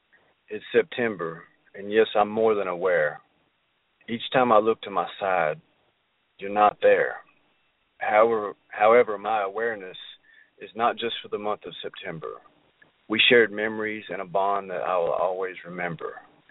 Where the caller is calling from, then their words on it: Arkansas, United States; calling from Arkansas.